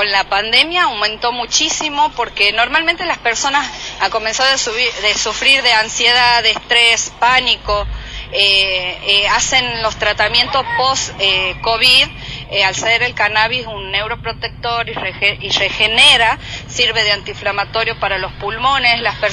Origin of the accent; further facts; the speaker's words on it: Concepción, Biobío, Chile; es emocionante porque somos de Concepción